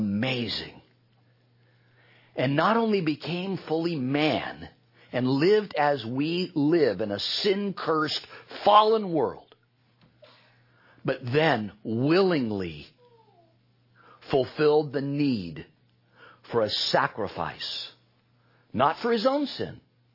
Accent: United States; After all, I grew up in America.

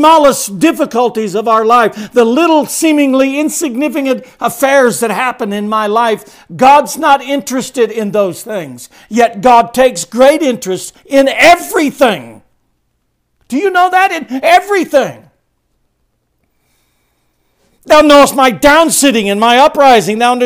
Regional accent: San Diego, California, United States; I grew up on the West Coast in San Diego.

